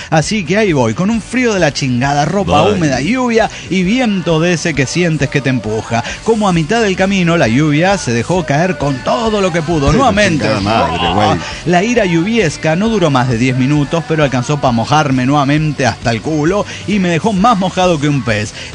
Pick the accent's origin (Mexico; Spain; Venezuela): Mexico; moved away; Yo salí de México, mi madre me dijo, siempre seco, hijo, para no enfermarte.